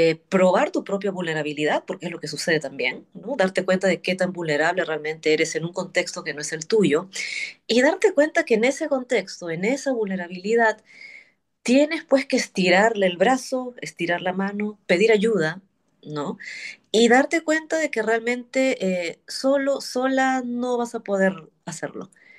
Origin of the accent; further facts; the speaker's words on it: Peru; moved away as an adult; also born or lived in New York, United States; Yo sentía ya una saturación en el Perú, ¿no? Era como, me encanta mi tierra, pero sabes que ya quiero ver otras cosas además, ¿no?